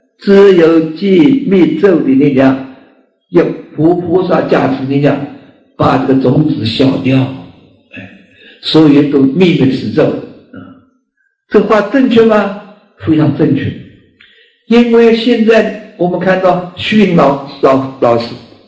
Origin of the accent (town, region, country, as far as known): China